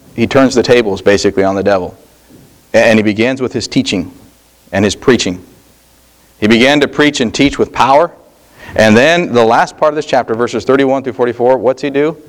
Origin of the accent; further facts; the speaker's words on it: Colorado, United States; now in Southern United States; I came to the South, I didn't realize how many Baptist churches there were. Being born and raised in Colorado, there were Southern Baptists and maybe an Independent Baptist, and that was about it.